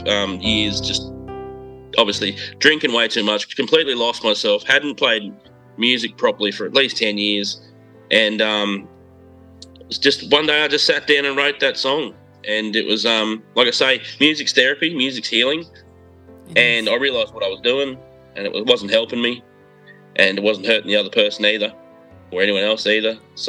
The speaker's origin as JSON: {"language": "English", "town": "Charleville", "region": "Queensland", "country": "Australia", "said": "I'm from Charterville, outback Queensland"}